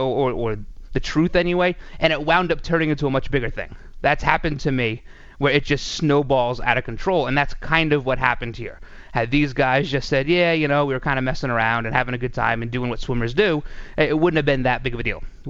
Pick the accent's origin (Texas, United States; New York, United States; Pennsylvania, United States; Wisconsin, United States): New York, United States; New York City; Some of that comes from being a New Yorker.